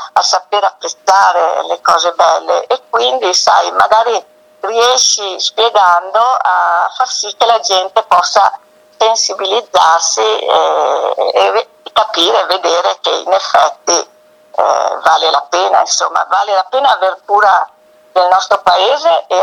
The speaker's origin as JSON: {"language": "Italian", "town": "Alleghe", "region": "Veneto", "country": "Italy", "tie": "born or raised there", "said": "io ad agosto vengo ad Alleghe perché mi piace molto stare qua nel mio paese"}